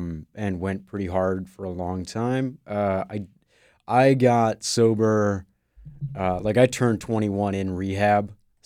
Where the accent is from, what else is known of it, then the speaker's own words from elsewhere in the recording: Ohio, United States; so I'm from Ohio.